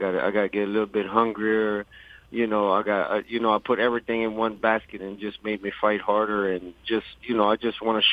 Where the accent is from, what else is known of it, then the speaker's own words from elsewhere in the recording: Vinton, Louisiana, United States; My dad and mom, I come from Louisiana, Vinton, Louisiana, representing in the house.